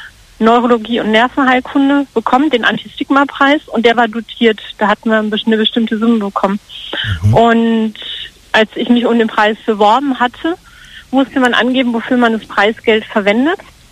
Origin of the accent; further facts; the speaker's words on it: Karlsruhe, Baden-Württemberg, Germany; ich komme aus Karlsruhe